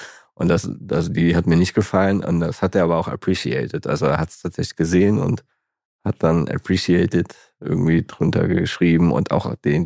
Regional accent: Saarlouis, Saarland, Germany; Aus dem Saarland, aus Saarlouis.

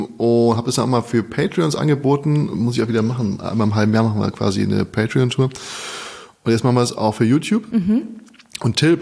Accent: Frankfurt, Hesse, Germany; now in Berlin, Germany

